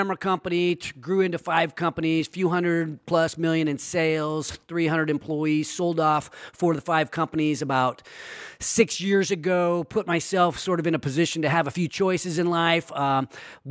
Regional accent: Sacramento, California, United States; I really think that entrepreneurship helps my hometown of Sacramento.

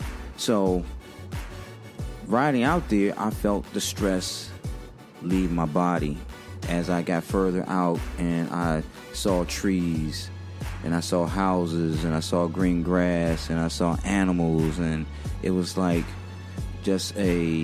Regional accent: Washington, District of Columbia, United States; So, I grew up in Washington.

